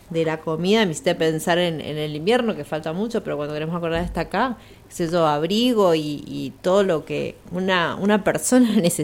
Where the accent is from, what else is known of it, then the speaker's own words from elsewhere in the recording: Maipú, Mendoza, Argentina; De Maipú, de Mendoza, somos todos mendocinos y después somos todos argentinos